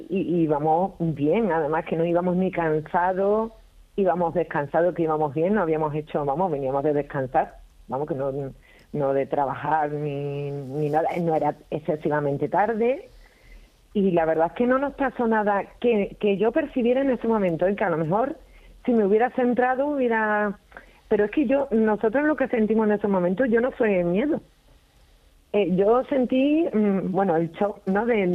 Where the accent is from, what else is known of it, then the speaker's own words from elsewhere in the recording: Cartaya, Andalusia, Spain; en la zona de, en el término municipal de mi pueblo de Cartaya, les ha pasado aquí también gente que yo conozco